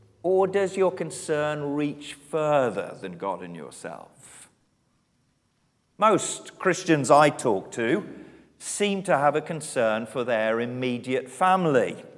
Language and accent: English; England, United Kingdom; moved away as an adult; now in Wales, United Kingdom; As an Englishman living for 20 years in Wales